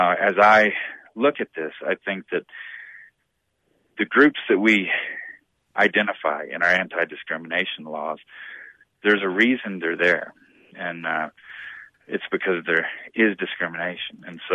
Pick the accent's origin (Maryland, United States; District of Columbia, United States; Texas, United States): Texas, United States; Houston; I grew up in Houston, and I have had so many of my high school buddies contact me